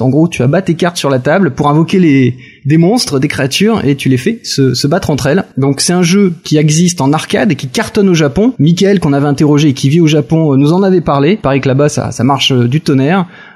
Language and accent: French; France; ça sort bientôt, hein, chez nous en France